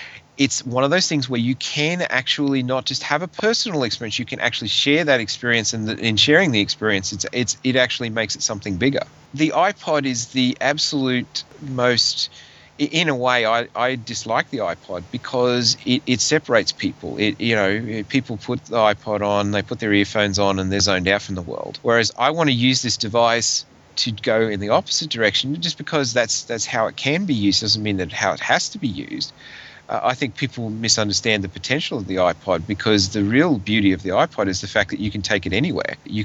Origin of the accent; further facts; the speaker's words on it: Australia; Here's the reason why I love … more than anything else, is because I am Australian.